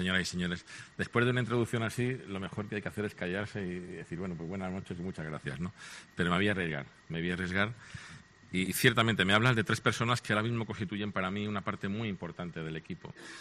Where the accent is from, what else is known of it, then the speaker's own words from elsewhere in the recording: Huesca, Aragon, Spain; now in Málaga, Spain; un tío de Huesca que soy yo, ¿no? Pero bueno, ciertamente yo llegué aquí hace como 40 años y soy tan malagueño como cualquiera